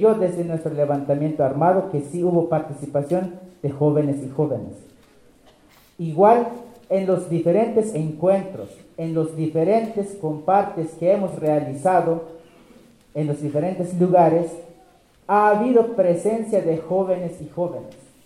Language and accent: Spanish; Oventic, Chiapas, Mexico; vengo del Caracol 2 de Oventic, zona altos de Chiapas